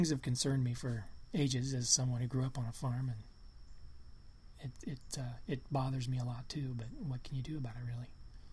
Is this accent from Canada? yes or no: no; Iowa, United States; I grew up in Marion County, Iowa, and the county fair, there used to be a two-week thing